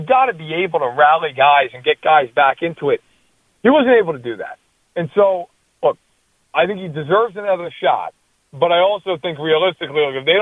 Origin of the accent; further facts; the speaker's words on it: East Coast, United States; I'm from the East Coast.